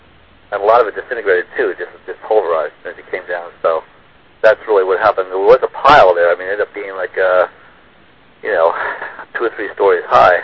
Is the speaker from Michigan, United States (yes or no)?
no; New York City, New York, United States; I lived in New York City, I grew up in New York City, I've been in the towers lots of times